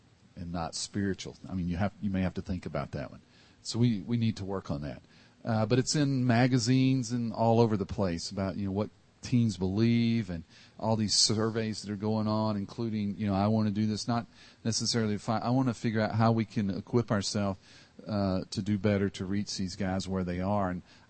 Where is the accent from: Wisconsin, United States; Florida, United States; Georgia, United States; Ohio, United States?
Georgia, United States; Savannah; I remember growing up in Savannah, Georgia in 1958, we had our nuclear bomb drill.